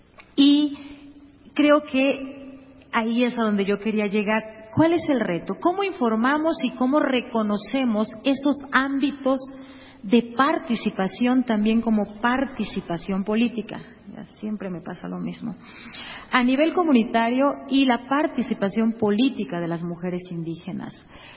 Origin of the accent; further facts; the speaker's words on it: Oaxaca, Mexico; de mi tierra para el mundo, ¿no? Que más aparecen son de Oaxaca